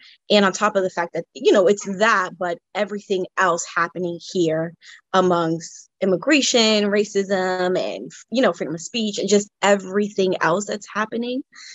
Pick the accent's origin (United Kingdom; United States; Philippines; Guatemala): Guatemala; came from Guatemala.